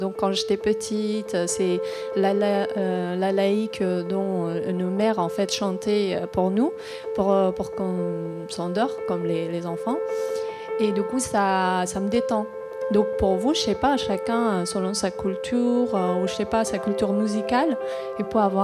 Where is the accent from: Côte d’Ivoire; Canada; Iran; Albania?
Iran; now in France; en tant que kurde iranien, je viens du nord-est de l'Iran. Donc, cette minorité a été transplantée dans la région il y a 5 siècles.